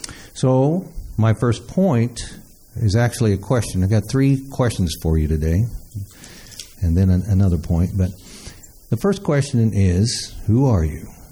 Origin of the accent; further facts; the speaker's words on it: Missouri, United States; I mean, we're from Missouri, right?